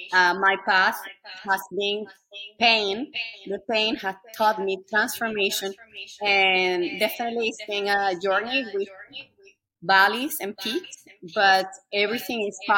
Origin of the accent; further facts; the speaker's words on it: Caracas, Capital District, Venezuela; English is a second language; I was born and raised in Caracas, Venezuela.